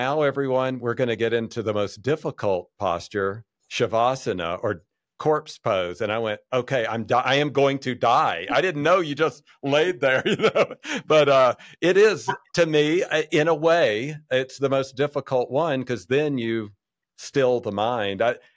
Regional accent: the South, United States; This was in LA, but I grew up in the South and I thought he said yogurt.

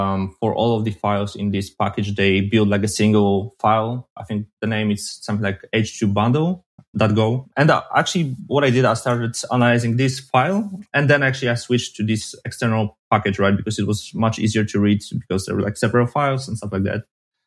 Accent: Poland; I'm from Poland, and it has a long border with Ukraine.

